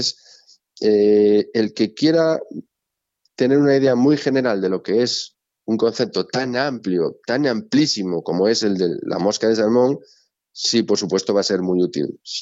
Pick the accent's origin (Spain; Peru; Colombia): Spain; Galicia; yo creo que, como buen gallego, creo que todo es relativo